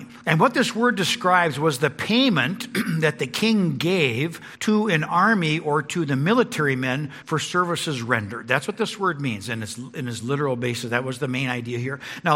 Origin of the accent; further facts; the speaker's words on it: Kearney, Missouri, United States; And I grew up in Kearney, Missouri.